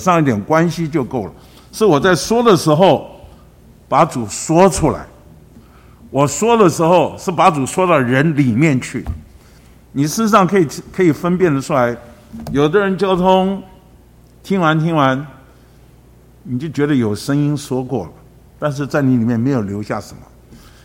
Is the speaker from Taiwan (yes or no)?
yes; Taipei, Taiwan; 弟兄们知道我是从台北来的，也很器重我